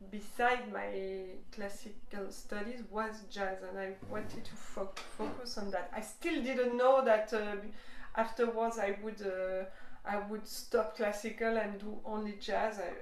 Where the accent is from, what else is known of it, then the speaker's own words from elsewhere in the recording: Switzerland; I'm from Switzerland, so when I studied jazz, I studied classical in Switzerland.